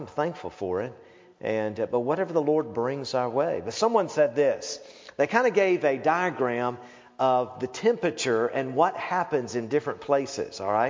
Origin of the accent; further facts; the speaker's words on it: Tennessee, United States; I grew up in Tennessee, and winters to me were fun because we got out of school, you know?